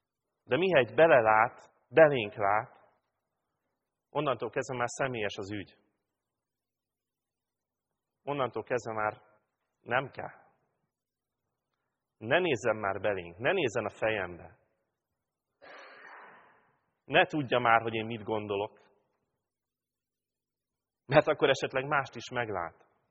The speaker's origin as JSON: {"language": "Hungarian", "town": "Pápa", "region": "Veszprém County", "country": "Hungary", "tie": "born or raised there", "said": "Mikor már lelkészként elmentem a szülővárosomba prédikálni"}